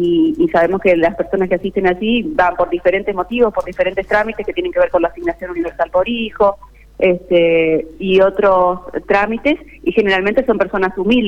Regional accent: Las Toscas, Santa Fe, Argentina; Yo soy de Las Toscas está a 16 kilómetros de la ciudad de Villa Ocampo.

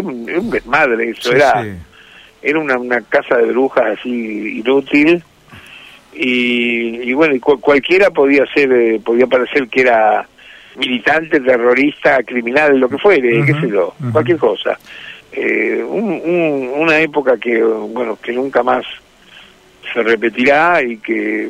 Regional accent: Argentina; porque todos somos argentinos, ¿viste?

